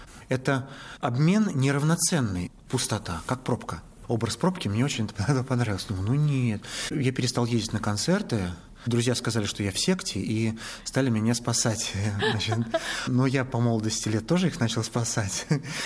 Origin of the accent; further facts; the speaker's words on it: Kirovsk, Murmansk Oblast, Russia; born there; Я родился в Мурманской области, в городе Кировске.